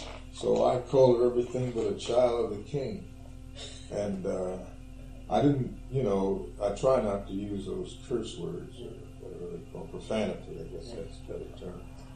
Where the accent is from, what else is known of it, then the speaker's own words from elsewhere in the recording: Paterson, New Jersey, United States; born there; I was born in Patterson, so they came to Patterson way back there in 1902 or something.